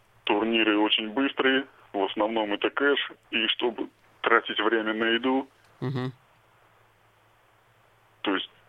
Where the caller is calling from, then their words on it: Tosno, Leningrad Oblast, Russia; Тосно, Ленинградская область, под Питером.